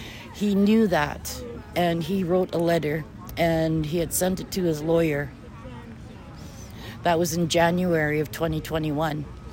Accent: Smithers, British Columbia, Canada; I'm from Smithers. I was born and raised in Smithers with my grandparents … And … of the Wet'suwet'en Nation.

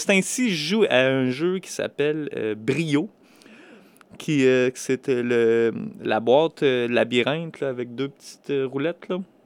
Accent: Quebec, Canada; Oui, ça fait là, 2 ans, puis là, 3 ans, je suis retourné pour une couple de mois.

